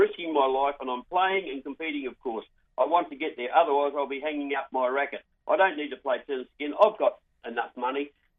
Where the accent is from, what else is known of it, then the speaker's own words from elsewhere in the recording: Australia; as an Australian